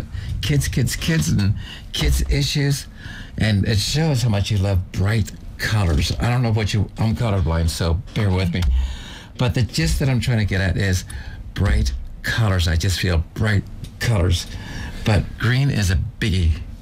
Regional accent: Philadelphia, Pennsylvania, United States; I'm from Philadelphia.

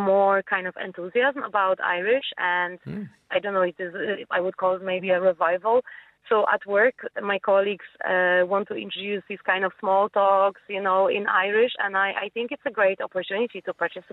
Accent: Poland; English is a second language; moved away as an adult; also born or lived in United Kingdom; now in Ireland; So I'm Polish. Mm-hmm. I lived in the UK before coming to Ireland.

